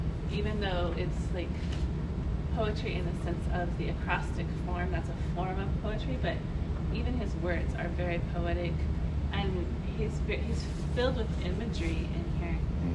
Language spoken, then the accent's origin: English; California, United States; I grew up in the country. I grew up near Fresno